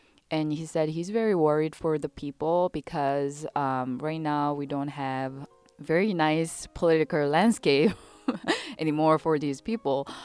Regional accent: South Korea; English is a second language; When my hometown started having immigrant workers in 1990s, I was a young child at the time, and then I noticed that people were afraid or just a little bit, you know, cautious about interacting with those people who have different skin color and they don't speak Korean, obviously.

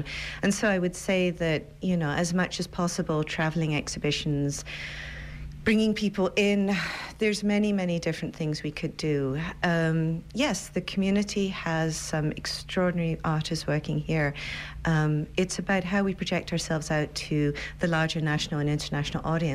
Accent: Scotland, United Kingdom; but I'm Scottish.

